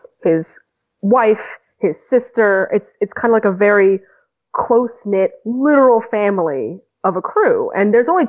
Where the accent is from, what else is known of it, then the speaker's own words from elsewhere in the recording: Boston, Massachusetts, United States; also born or lived in Vietnam; I grew up in Boston after I left Vietnam